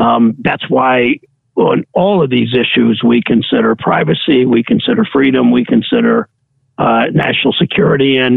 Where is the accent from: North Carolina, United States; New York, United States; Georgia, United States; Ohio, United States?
Ohio, United States; Mansfield; whether it's Toledo or my hometown of Mansfield or Findlay or Tiffin or wherever